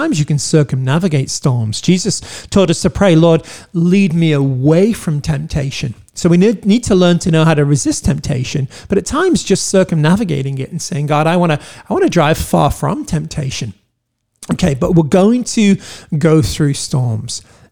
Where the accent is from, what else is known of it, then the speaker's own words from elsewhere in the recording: England, United Kingdom; I'm English